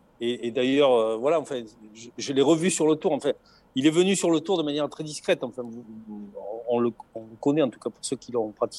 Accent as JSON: {"language": "French", "region": "south of France", "country": "France", "accent": "southern", "said": "Nous, chez nous, dans le Sud, on est... Alors, on nous qualifie un peu de grande gueule et de voilà, on est très expansif"}